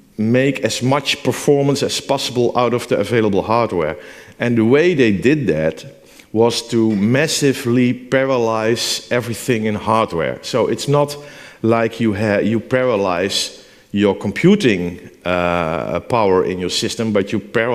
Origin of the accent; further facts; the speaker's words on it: Netherlands; English is a second language; I'm from the Netherlands. I'm from Holland.